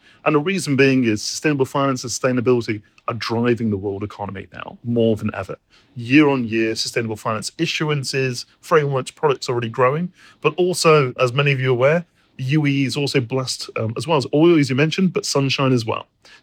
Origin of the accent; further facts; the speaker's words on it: Coventry, West Midlands, United Kingdom; I grew up in Coventry, the West Midlands. It's a kind of industrial city. My mother worked in the car industry, my father worked in Royal Mail.